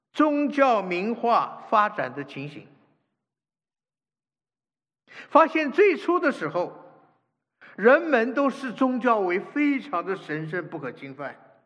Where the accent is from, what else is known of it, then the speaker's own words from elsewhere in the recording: Taiwan; 我从台湾来，我在台湾住了很长一段时间，我很关心，我很爱台湾。